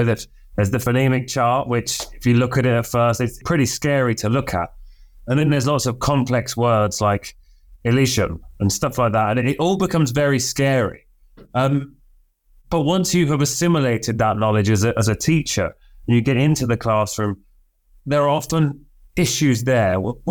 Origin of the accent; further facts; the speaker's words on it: United Kingdom; accent: British; you know, I have a lot of Southern Spanish sound within my accent, but I still sound British, you know, like a British person speaking Spanish.